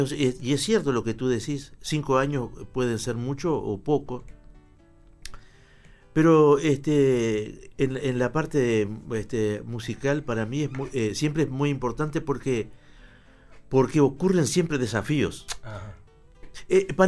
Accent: Tacuarembó, Uruguay; ¿Vos sabés que en mi pueblo allá en Tacuarembó, yo daba serenata?

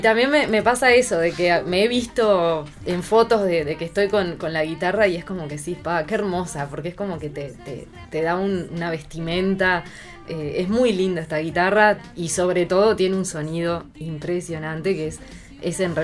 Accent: Las Piedras, Canelones, Uruguay; now in Montevideo, Uruguay; yo también compuse desde mi lugar como residente en Montevideo, porque soy de Las Piedras

